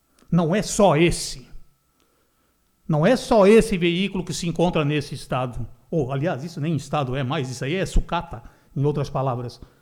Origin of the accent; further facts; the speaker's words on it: Brazil; born there; somos alemães, nascidos no Brasil